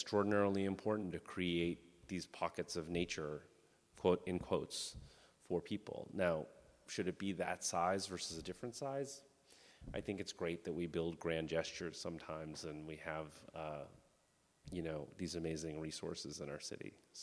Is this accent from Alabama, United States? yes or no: no; Boston, Massachusetts, United States; other than my own personal experiences growing up in Boston with the BPD